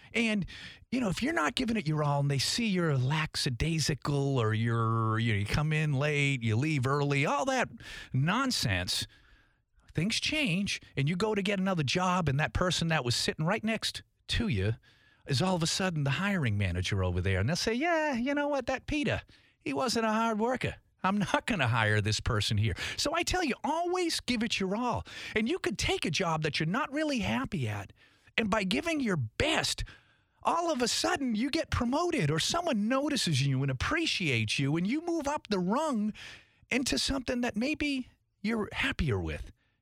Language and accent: English; Tewksbury, Massachusetts, United States; And where I grew up, northeast of Boston in a little town called Tewksbury, Massachusetts, a solidly blue-collar town. It was a great place to grow up.